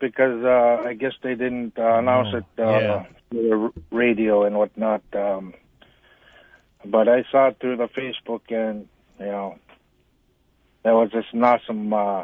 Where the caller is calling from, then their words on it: Kasigluk, Alaska, United States; I'm calling you from Kasigilo.